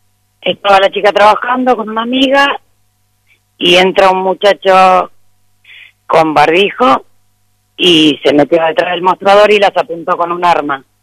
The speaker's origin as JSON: {"language": "Spanish", "region": "Buenos Aires", "country": "Argentina", "said": "Yo no soy de acá, soy porteña, y vine justamente a buscar tranquilidad."}